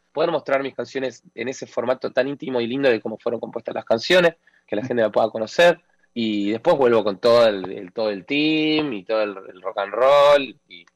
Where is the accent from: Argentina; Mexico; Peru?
Argentina; che, esto es re argentino, mal. Pero bueno, bien ahí, porque es de donde vengo.